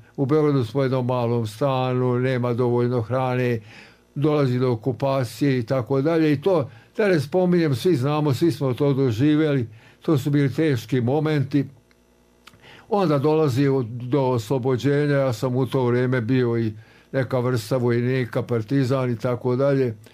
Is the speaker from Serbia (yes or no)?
no; Banja Luka, Republika Srpska, Bosnia & Herzegovina; born there; Ja sam rođen u Banja Luci, moji su rođeni u Banja Luci, otac mi je iz Banja Luke.